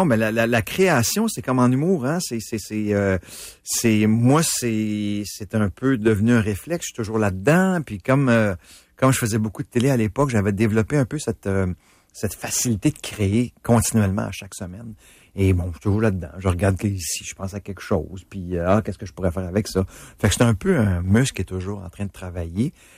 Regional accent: Sainte-Adèle, Quebec, Canada; born there; Je suis né à Sainte-Adèle, c'est dans ma polyvalente en plus.

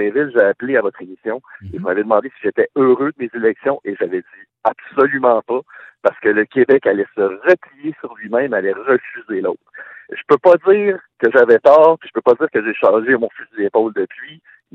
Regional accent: Portugal; now in Canada; Moi, je suis portugais.

